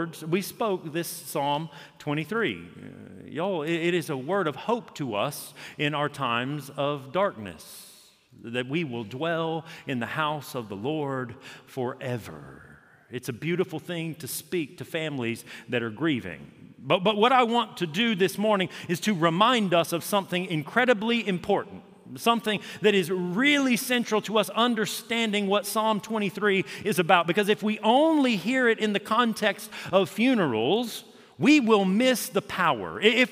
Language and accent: English; Augusta, Georgia, United States; So I mentioned I am from Augusta, Georgia, and Augusta is primarily known for one thing.